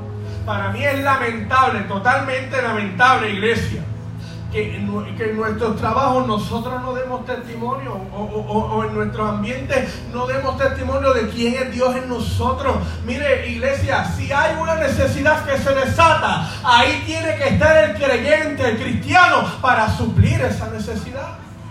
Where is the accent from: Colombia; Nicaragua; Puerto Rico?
Puerto Rico; Caguas; Yo soy de Cagua, y estudiaba en San Lorenzo